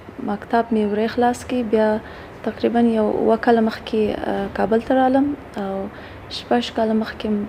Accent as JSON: {"language": "Pashto", "region": "Badghis", "country": "Afghanistan", "also_born_or_lived": "Pakistan", "said": "او زه د بادغیس ولایت څخه یم، او ژوند مې په پاکستان کې تیر کړ دی."}